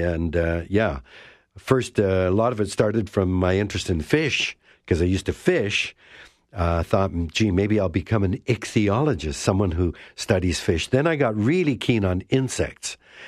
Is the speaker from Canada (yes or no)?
yes; Canada; my mother and father were born and raised in Canada, in Vancouver. They spoke English at home. I didn't speak any Japanese, and I thought of myself as a Canadian kid.